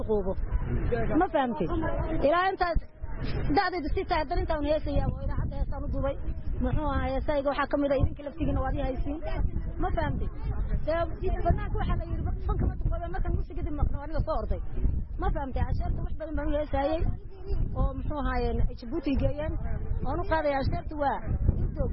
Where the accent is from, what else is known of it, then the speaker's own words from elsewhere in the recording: Mogadishu, Banaadir, Somalia; now in Djibouti; maadaama aan nahay qaxootigii Soomaaliya Muqdisho aan ka soo qaxay fanaaniinta qaranka Soomaaliya aan ahay